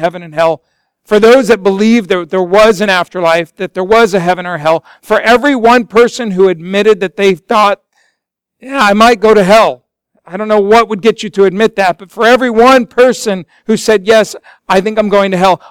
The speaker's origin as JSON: {"language": "English", "town": "Golden", "region": "Colorado", "country": "United States", "tie": "born or raised there", "said": "We camped out almost every weekend growing up in Golden, Colorado or Estes Park."}